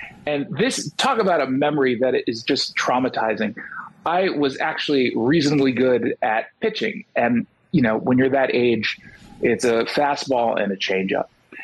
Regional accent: Los Angeles, California, United States; also born or lived in New York; now in Seattle, United States; No, I'm from New York, grew up in L.A., and I spent all but the last, I don't know, 14, 15 years in Southern California. So I'm very much a West Coast person

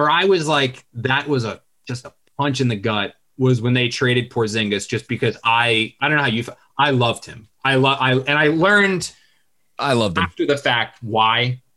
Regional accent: New Jersey, United States; my family's from New York, which is where like the Knicks fandom comes from. But I grew up in South Jersey, which is Eagles country, which is Sixers country, Flyers country, Phillies country.

